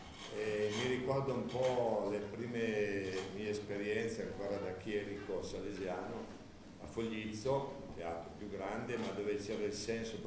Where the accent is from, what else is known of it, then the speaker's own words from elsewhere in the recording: Turin, Piedmont, Italy; now in Rivoli, Italy; io sono torinese di Barriera di Milano, quindi non mi hanno detto questo, però sono residente in questo momento a Rivoli